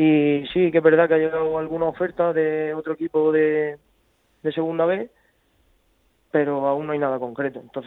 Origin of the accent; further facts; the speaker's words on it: Murcia, Region of Murcia, Spain; soy murciano de aquí